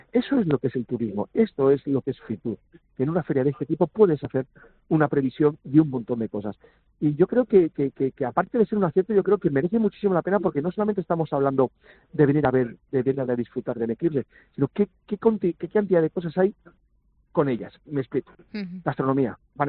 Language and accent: Spanish; Castile and León, Spain; Pues a mí lo que más me ha sorprendido, y no porque sea mi tierra, que lo es Castilla y León.